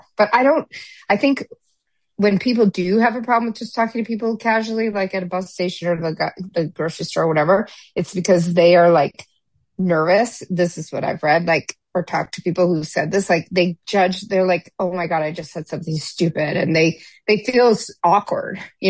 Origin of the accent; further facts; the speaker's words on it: Midwest, United States; So like I came from the Midwest where I'm like, hi, everybody.